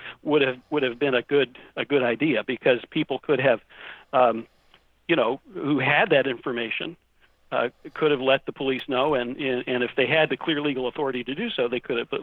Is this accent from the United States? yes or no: yes; Chapel Hill, North Carolina, United States; who was a very angry man in my hometown in Chapel Hill, North Carolina